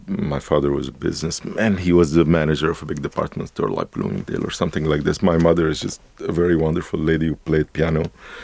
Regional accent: Egypt; I am from Egypt, of course, but it is really the birthplace of Arab civilization. And the Egypt I grew up in was a leftist, socialist, and intellectually very vibrant

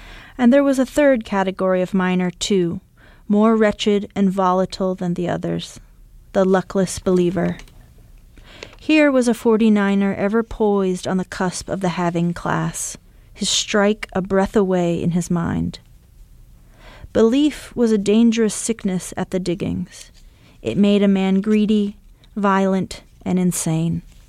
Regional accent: Bishop, California, United States; born there; also born or lived in Tecopa, California; But yes, I was born in Bishop, California, which is about as close to Death Valley as you can get and still have a hospital for being born. My parents were living in Tecopa, California, which is on the southeastern edge of Death Valley.

